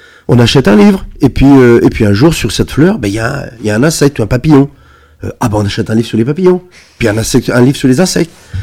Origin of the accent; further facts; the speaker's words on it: France; born there; je suis quelqu'un de la campagne, moi je suis né à Cérenfoultourte, en plein milieu de la campagne